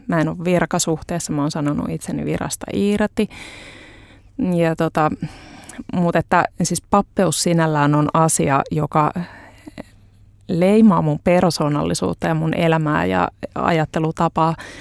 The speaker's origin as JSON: {"language": "Finnish", "town": "Hyvinkää", "region": "Uusimaa", "country": "Finland", "tie": "born or raised there", "said": "Mun tarina alkaa Hyvinkäältä. Mä oon Hyvinkäältä kotoisin ja semmoisesta perheestä, että meillä oli tämmöinen perus ydinperhe, isä, äiti ja kaksi lasta."}